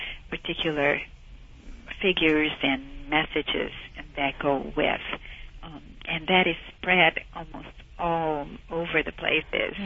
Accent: Brazil; I grew up in Brazil

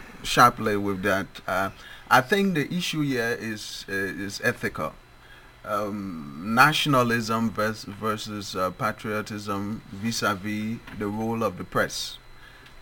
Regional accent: Liberia; Thirdly, I'm a nationalist. I'm from a country. I'm from Liberia.

